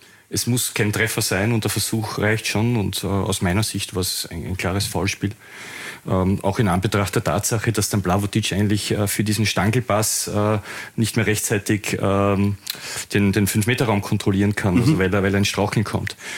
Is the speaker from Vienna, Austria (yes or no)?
yes; Vienna, Austria; now in Linz, Austria; Ja, ich bin in Wien aufgewachsen, aber seit 20 Jahren in Linz.